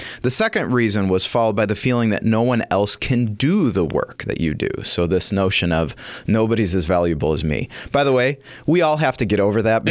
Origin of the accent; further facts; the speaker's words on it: United States; On the one hand, I'm an American. I'm kind of prideful of our American society, even though sometimes it's upside down.